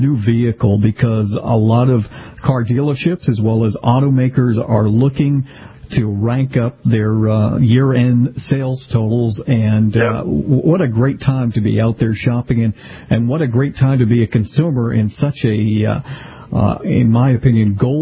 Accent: New England, United States; You know, growing up in New England, this is kind of like Jay Leno has said to me, we didn't get to see as many exotic cars, and it was a big deal.

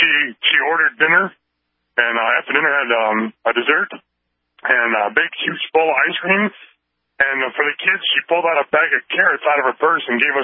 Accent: Indiana, United States; I grew up in Indiana.

